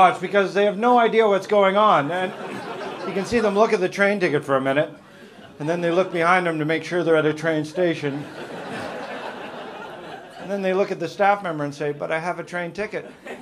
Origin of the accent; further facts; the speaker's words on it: Canada; now in United Kingdom; Don't worry, I'm from Canada originally, but I've lived in the UK for 8 years.